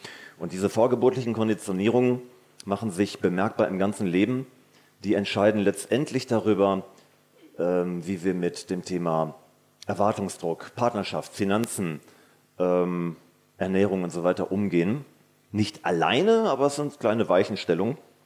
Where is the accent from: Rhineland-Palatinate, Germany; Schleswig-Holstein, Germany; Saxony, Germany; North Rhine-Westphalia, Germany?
North Rhine-Westphalia, Germany; Dortmund; ich komme aus Dortmund im Ruhrgebiet und ich bin Diplompädagoge.